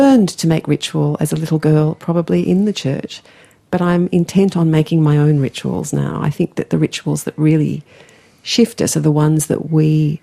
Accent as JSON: {"language": "English", "country": "Australia", "said": "And I piped up and said, I'm from Australia."}